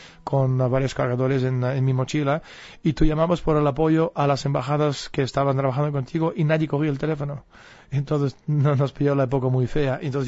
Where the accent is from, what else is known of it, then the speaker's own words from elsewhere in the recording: Russia; Spanish is a second language; now in Spain; yo soy patriota ruso